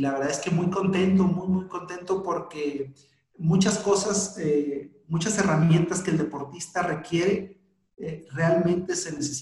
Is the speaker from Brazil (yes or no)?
no; Sonora, Mexico; now in Monterrey, Mexico; porque yo soy del estado de Sonora, yo me vine a radicar acá a Monterrey